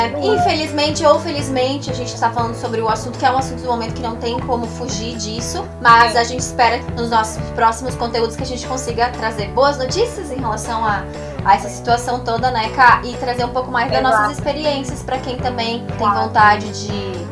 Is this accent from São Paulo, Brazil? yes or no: no; Novo Hamburgo, Rio Grande do Sul, Brazil; moved away as an adult; also born or lived in São Leopoldo; now in Vancouver, Canada; sou jornalista. Nasci na cidade de São Leopoldo, Rio Grande do Sul. Mas morei a vida inteira em Novo Hamburgo.